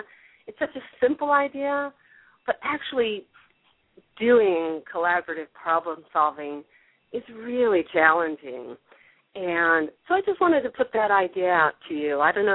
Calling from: San Francisco, California, United States; Hi, I'm calling from San Francisco, where it's sunny and warm, I'm sorry to say, for you.

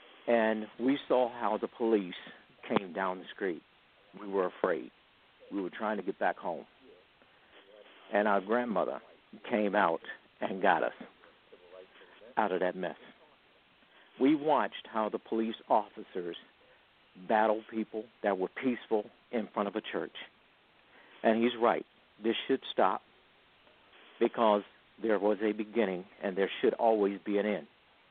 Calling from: Germany; Actually, I'm calling from Germany.

